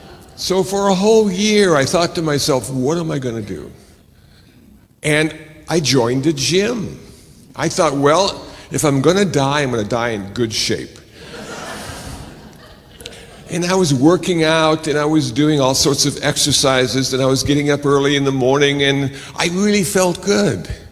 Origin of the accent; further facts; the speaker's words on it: Phoenix, Arizona, United States; also born or lived in Iowa / Milwaukee, Wisconsin; Now, I was born in Iowa, and apparently there's a pretty good women's basketball team out there now. And then I was raised in Phoenix, Arizona, when it was cool to be in Phoenix, Arizona.